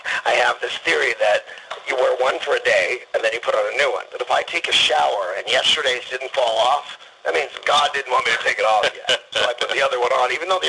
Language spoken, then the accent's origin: English; Philadelphia, Pennsylvania, United States; born there; also born or lived in Los Angeles; I was born here in Philadelphia, but I lived for 30 years in Los Angeles